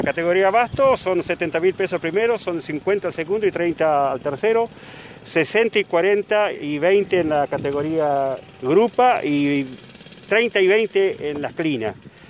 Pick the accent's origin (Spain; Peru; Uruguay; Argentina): Argentina; Rawson, Chubut; che, somos de Rawson y vamos a trabajar todos juntos.